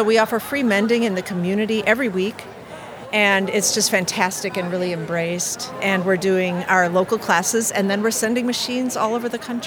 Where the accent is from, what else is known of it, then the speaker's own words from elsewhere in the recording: Madison, United States; So I began collecting sewing machines in my hometown of Madison, and the machines kept rolling